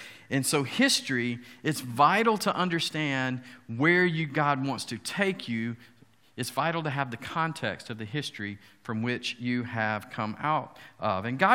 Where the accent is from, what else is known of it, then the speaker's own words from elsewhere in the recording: Atlanta, Georgia, United States; If you don't know, I'm from Atlanta. I'm a Falcons fan.